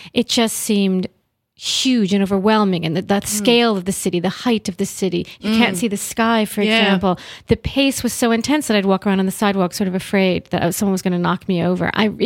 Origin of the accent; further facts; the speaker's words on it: New Jersey, United States; also born or lived in Buffalo, New York; I was born in Buffalo, okay. But my dad was transferred when I was about three. We moved to a tiny one horse town in New Jersey, which everybody hated because we were city people.